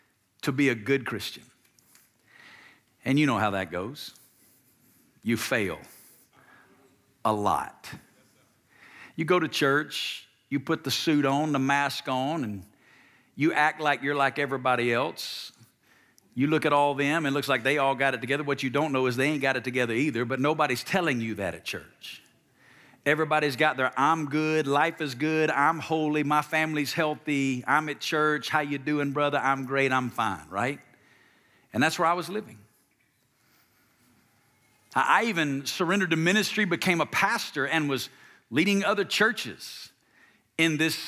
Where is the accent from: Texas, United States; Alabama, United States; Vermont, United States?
Alabama, United States; now in Las Vegas, United States; I grew up in the state of Alabama. I've lived the last 20 plus years in Las Vegas, Nevada, but growing up in Alabama, a lot of people assume you come from churched families.